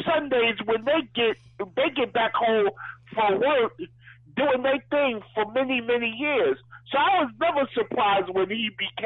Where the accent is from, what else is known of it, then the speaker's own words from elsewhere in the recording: New York, United States; But Gary, we grew up together in New York.